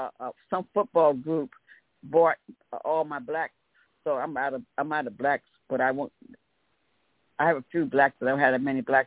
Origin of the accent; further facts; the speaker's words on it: Wilmington, Delaware, United States; I'm from Wilmington, Delaware.